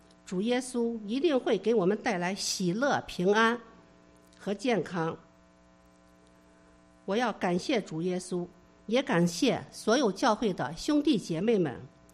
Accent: China; 我是生在新中国，长在红旗下，一直从小就受共产党的教育，我也是一名共产党员。

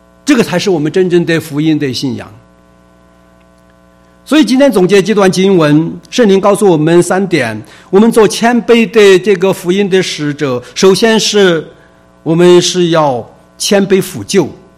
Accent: China; 我们中国人讲，我们是礼仪之邦哈

